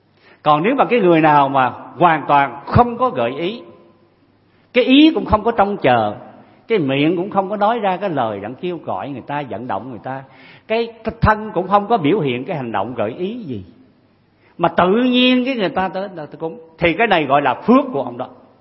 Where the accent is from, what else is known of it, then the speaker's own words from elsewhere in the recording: Mekong Delta, Vietnam; ở miền Tây mới có nha, tôi dân miền Tây, Phật tử nào miền Tây mới biết cái này.